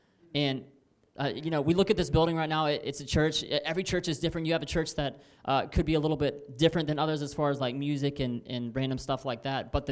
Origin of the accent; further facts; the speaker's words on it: Winter Haven, Florida, United States; we come from Winter Haven, Florida. It's a lot smaller than Gainesville is.